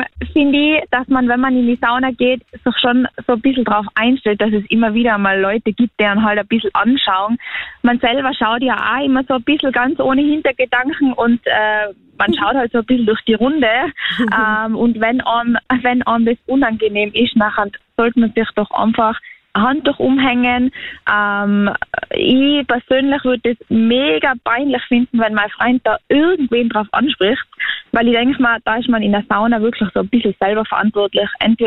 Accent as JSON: {"language": "German", "region": "Tyrol", "country": "Austria", "said": "Vielleicht sind wir Tiroler da ein bisschen offener, ich weiß nicht."}